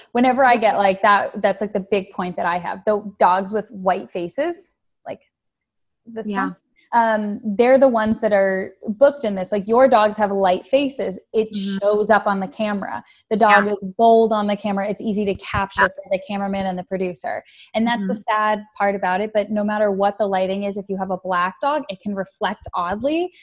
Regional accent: United States; like we're American

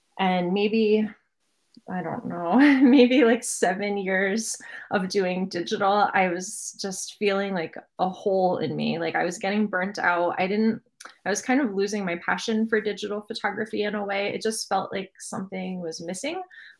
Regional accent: United States; like senior thesis photo project on this abandoned gingerbread castle amusement park that was in my hometown.

